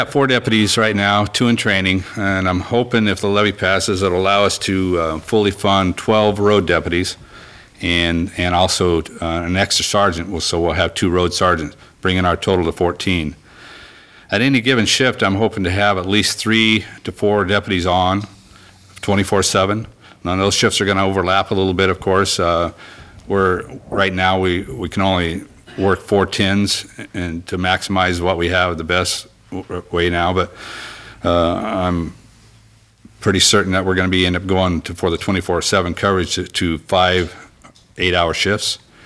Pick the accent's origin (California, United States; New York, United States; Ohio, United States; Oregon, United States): Oregon, United States; Gold Beach; I was born and raised here in Gold Beach, and I've been with law enforcement in Curry County for 24 years